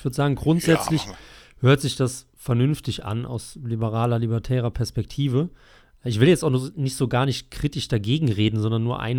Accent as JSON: {"language": "German", "town": "Trier", "region": "Rhineland-Palatinate", "country": "Germany", "tie": "born or raised there", "said": "Nee, ist meine Heimatstadt, ist nicht Gold."}